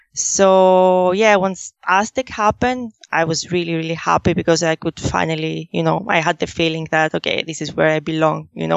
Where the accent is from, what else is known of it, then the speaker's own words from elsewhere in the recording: Athens, Attica, Greece; English is a second language; I was born and raised in Greece, Athens specifically. And I studied there statistics science and insurance.